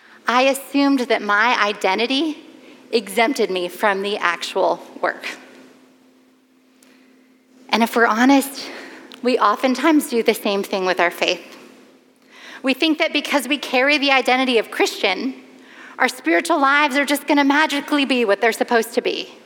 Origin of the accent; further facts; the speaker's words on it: Colorado, United States; I lived in Colorado. I grew up in Colorado. I was a Coloradan